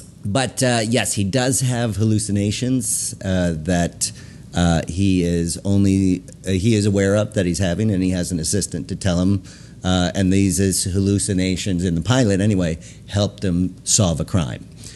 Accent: Canada; growing up in Canada, you got more access to SCTV than you did to SNL.

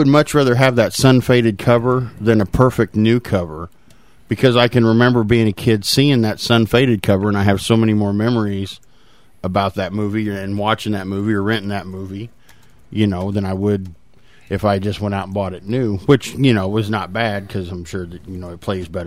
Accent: St. Joseph, Missouri, United States; when I was growing up in St. Joe, you know, for the size of the town that we lived in, we had a ton of video stores.

